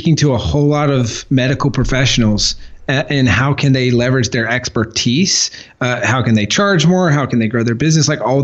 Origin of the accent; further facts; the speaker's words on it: Walhalla, South Carolina, United States; I'm originally from Walhalla, South Carolina, a small town in the middle of nowhere, C-level English student